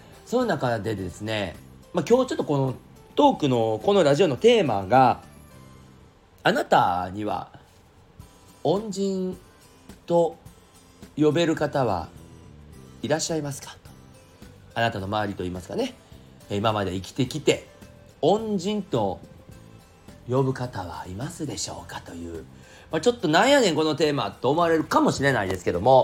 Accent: Osaka, Japan; now in Tokyo, Japan; 僕が本当に大阪から東京に出てきて上京してきた、もう間もない、本当すぐだよね、半年も経たんうちぐらいかな

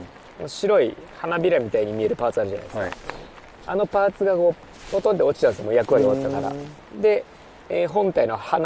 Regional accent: Tokyo, Japan; 僕は東京出身だからなおさら感じるけど

